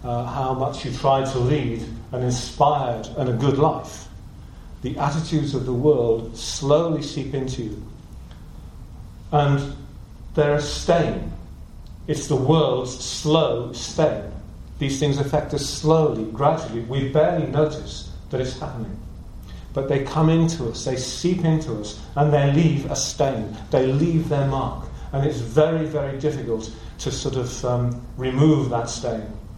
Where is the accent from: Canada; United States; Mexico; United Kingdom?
United Kingdom; Middlesbrough, North East England; I come from Middlesbrough. Most people don't even know where Middlesbrough is, but it's in the northeast of England.